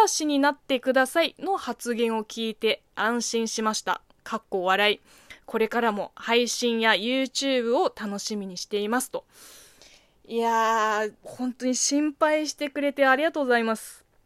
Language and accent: Japanese; China; Japanese is a second language; 中国生まれ中国育ちの私